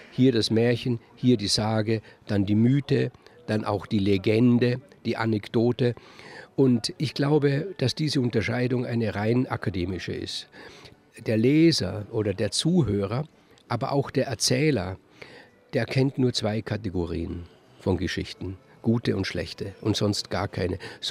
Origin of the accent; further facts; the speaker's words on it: Bregenz, Vorarlberg, Austria; Ich habe in meiner Kindheit in Bregenz, gibt es eine Kapelle